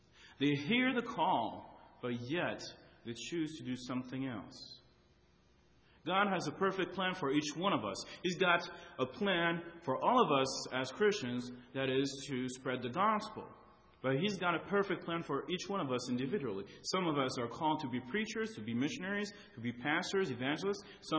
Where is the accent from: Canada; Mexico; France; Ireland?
France; When I was growing up in France, I often played soccer with the kids in the neighborhood.